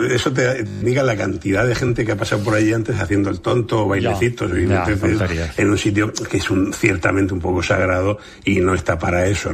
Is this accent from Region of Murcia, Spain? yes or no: yes; Region of Murcia, Spain; este verano recomiendo visitar mi tierra, la región de Murcia